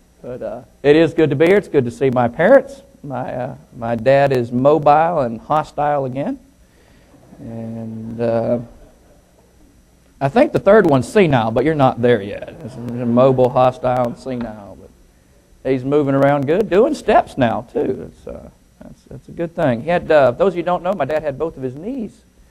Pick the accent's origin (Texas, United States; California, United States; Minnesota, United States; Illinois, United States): Texas, United States; Waco; born there; It's good to be here. I was born in Texas. I was born in Waco, Texas. Waco, Texas, just a few yards from Uncle Dave's house.